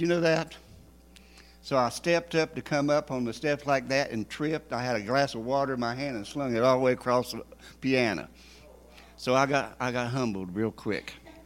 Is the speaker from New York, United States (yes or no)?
no; Virginia, United States; And we're from the Blue Ridge Mountains of Virginia, okay?